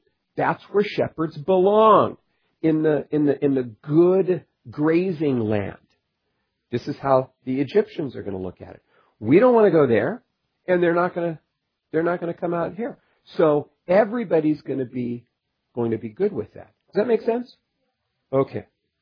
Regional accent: United States; I don't speak Italian. I don't act Italian. You know, I'm not Italian anymore. I'm American. And that's just second generation.

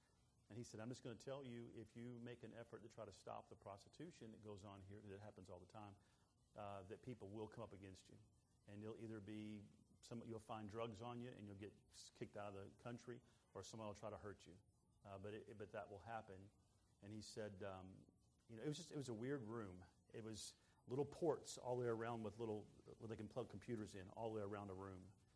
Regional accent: Texas, United States; "Listening to your voice, you're either from Oklahoma or Texas." And I said, "I'm from Texas."

